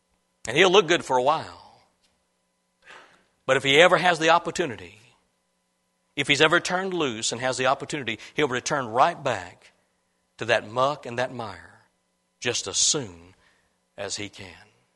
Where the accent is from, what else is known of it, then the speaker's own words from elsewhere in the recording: Illinois, United States; I was raised in Illinois. You can't be raised in Illinois and not be around hogs once in a while.